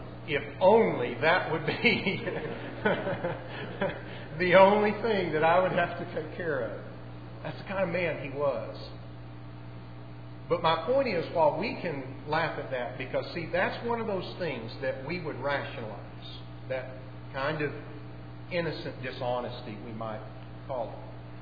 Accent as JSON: {"language": "English", "region": "Oklahoma", "country": "United States", "tie": "born or raised there", "lives_now": "Fort Worth, United States", "said": "I was back home over the holidays and about to leave to drive back to Fort Worth. And I was driving from Oklahoma City on this little two-lane highway back out to my parents' house."}